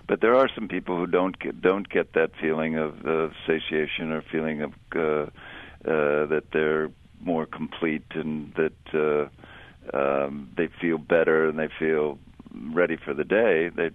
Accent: Boston, Massachusetts, United States; because I grew up in Boston during the Boston Marathon craze when it was beginning

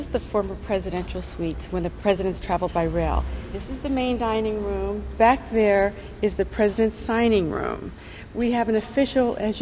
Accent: Pennsylvania, United States

